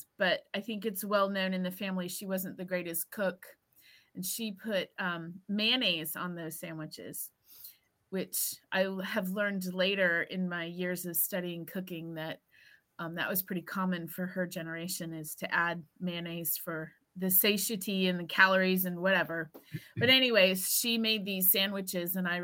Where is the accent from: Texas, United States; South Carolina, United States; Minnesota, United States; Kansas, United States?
Texas, United States; San Antonio; also born or lived in Turkey; I was born in Turkey and then we moved here and then we went there and what grade do you want to know? Where was I in school? Where did I live in what grade or whatever? I would just say San Antonio.